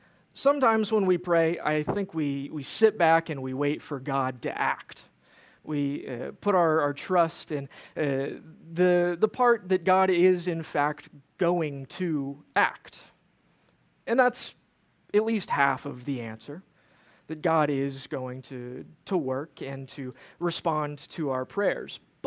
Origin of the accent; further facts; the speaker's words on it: Georgia, United States; If he was in Georgia, I grew up in Georgia.